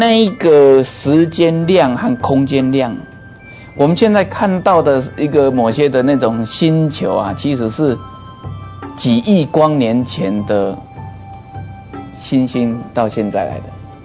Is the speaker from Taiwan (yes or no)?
yes; Taiwan; 像我们台湾人也实在是不少，这么一个小岛挤了2000多万人